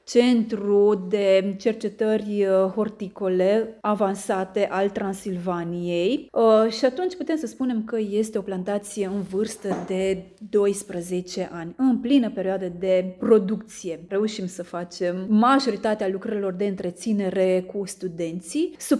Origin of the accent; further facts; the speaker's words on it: Câmpia Turzii, Cluj County, Romania; Eu provin din Câmpia Turzii. Pe vremuri, Câmpia Turzii era bine cunoscută pentru industria sârmei, combinatul industria sârmei, iar lângă acel combinat erau serele orașului cu o suprafață destul de considerabilă.